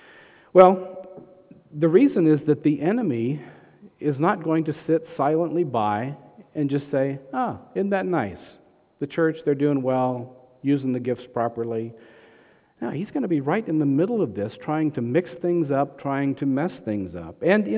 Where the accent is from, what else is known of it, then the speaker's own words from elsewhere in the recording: Texas, United States; You know, I grew up in Texas. Most of you know that. In summertime, man, it's hot.